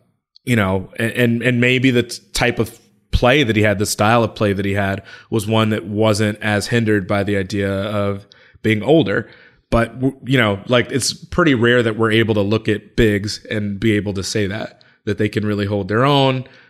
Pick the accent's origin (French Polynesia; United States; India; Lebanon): United States; Chicago, Illinois; even though I'm from Chicago and I'm 35